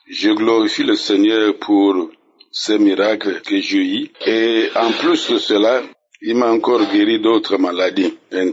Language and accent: French; Kikwit, Kwilu, DR Congo; Je suis un Congolais de RDC, habitant Kikwite.